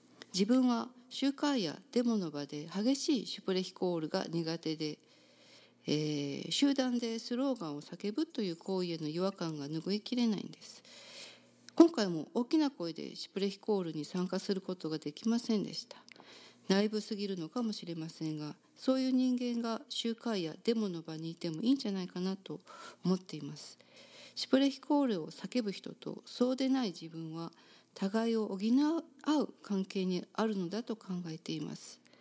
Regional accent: Kyoto, Japan; 私の実家は京都なんですが

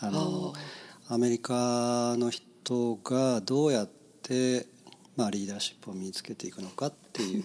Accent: Kishiwada, Osaka, Japan; born there; now in Toyonaka, Japan; 生まれは大阪の岸和田でして、今は豊中に住んでます。

